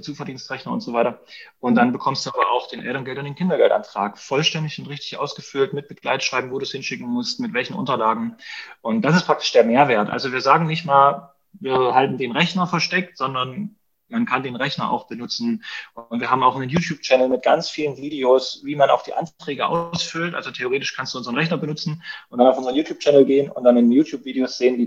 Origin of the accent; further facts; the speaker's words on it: Dresden, Saxony, Germany; ich komme praktisch aus Dresden. Ich wohne hier mit meiner Frau und unseren 4 Kindern.